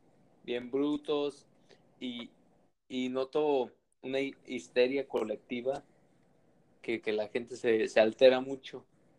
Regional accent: Morelia, Michoacán, Mexico; Yo soy de Morelia, para los que escuchen tal vez sean de otra ciudad

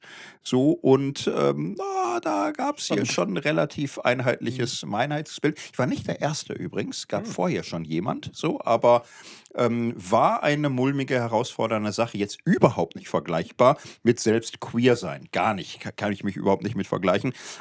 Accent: Gelsenkirchen, North Rhine-Westphalia, Germany; Ich komme aus dem Ruhrgebiet, aus Gelsenkirchen, habe dann irgendwann Theologie studiert, bin Pfarrer geworden, war 5 Jahre lang in Castrop-Rauxel, Vikar und Pfarrer, bin dann 2005 nach Tabor gekommen.

